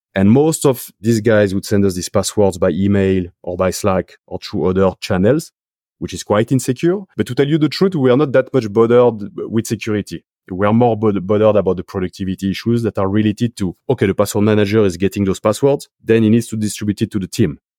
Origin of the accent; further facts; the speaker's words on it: France; Because I'm French, you probably figured it out from my accent.